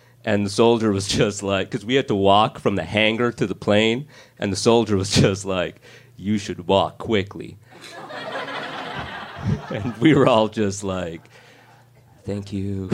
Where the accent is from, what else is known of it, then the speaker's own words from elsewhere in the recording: Canada; Except I'm Canadian